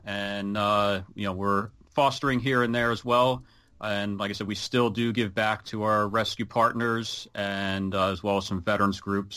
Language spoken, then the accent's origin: English; New Jersey, United States; Growing up, you know, I grew up in New Jersey here